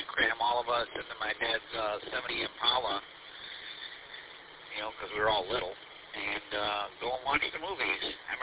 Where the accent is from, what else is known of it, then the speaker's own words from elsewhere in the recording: Flint Township, Michigan, United States; Yep, I grew up off Flint Township